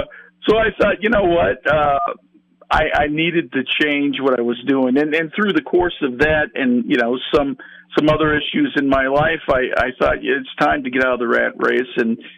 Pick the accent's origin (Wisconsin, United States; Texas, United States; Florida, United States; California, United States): California, United States; I'm from California, and my office, my family, and I live there as well.